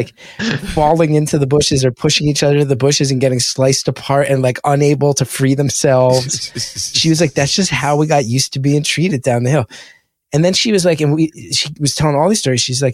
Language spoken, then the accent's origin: English; West Orange, New Jersey, United States; between us all growing up in West Orange and then going to Rutgers in that era